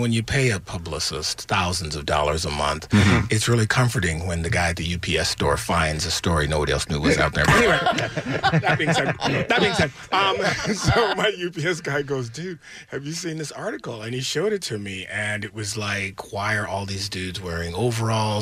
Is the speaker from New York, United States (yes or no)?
no; Detroit, Michigan, United States; No, I grew up in Detroit.